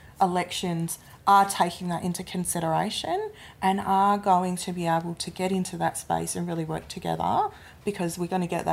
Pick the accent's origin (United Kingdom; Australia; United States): Australia; Western Australia; even my home state of Western Australia